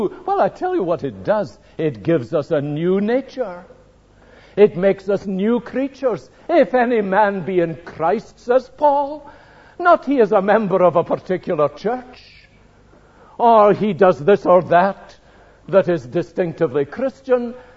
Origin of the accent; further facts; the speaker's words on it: Glasgow, Scotland, United Kingdom; When I was a boy, I was brought up in Springburn, and the industrial heart of Springburn here in Glasgow is the Hyde Park Locomotive Company